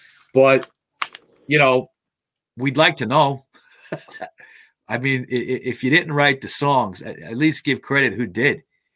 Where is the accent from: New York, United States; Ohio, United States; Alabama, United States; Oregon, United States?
New York, United States; I'm a New Yorker, I'm blue collar, I'm self-educated, but I don't know German that good.